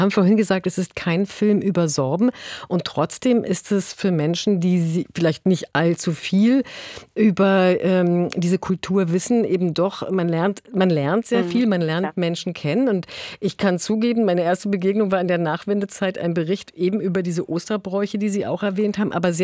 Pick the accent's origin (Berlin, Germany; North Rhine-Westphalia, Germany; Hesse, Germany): Berlin, Germany; gerade so vielleicht auch als Berlinerin, wo nicht so viel Tradition gepflegt werden